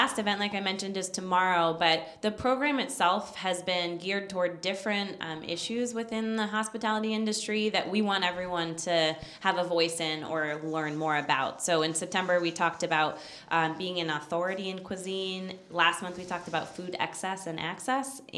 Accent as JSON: {"language": "English", "region": "New York", "country": "United States", "tie": "born or raised there", "lives_now": "Napa, United States", "said": "I grew up in upstate New York, a region not so dissimilar from the Napa Valley, but much, much colder."}